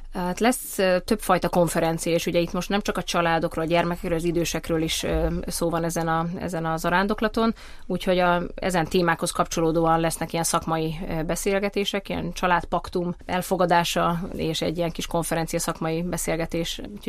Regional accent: Nagymaros, Pest, Hungary; now in Vác, Hungary; mi Váci Egyházmegyéből érkeztünk, egész pontosan mi a családunkkal együtt Vácon élünk, Nagymarosról származom, onnan ismered a szüleimet, és 4 gyermekünk

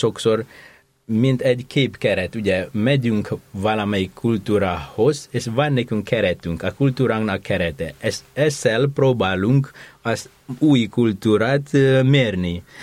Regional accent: Indonesia; Hungarian is a second language; now in Hungary; az én kultúrámban, amikor ugye Indonéziából származom

